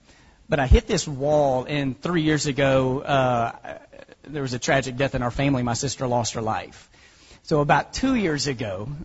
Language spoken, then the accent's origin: English; Texas, United States; I grew up in Texas.